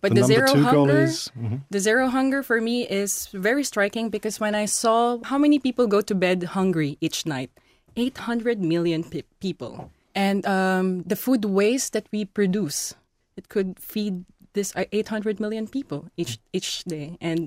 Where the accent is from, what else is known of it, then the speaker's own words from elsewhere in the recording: Philippines; I am from the Philippines, and this is the first time that I've joined the carnival in an association.